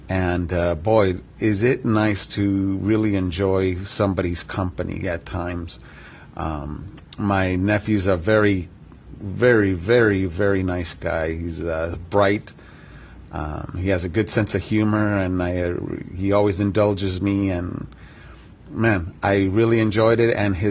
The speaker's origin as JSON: {"language": "English", "town": "Glendale", "region": "California", "country": "United States", "tie": "born there", "said": "I was born in Glendale in 1973, and I've seen this area grow tenfold"}